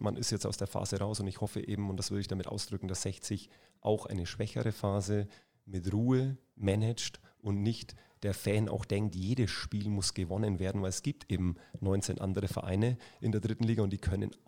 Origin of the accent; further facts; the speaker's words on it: Bayreuth, Bavaria, Germany; born there; now in Munich, Germany; Ich bin in Bayreuth geboren, aber ich lebe 25 Jahre in München, Umland, also halbe, halbe, aber trotzdem noch ein Franke.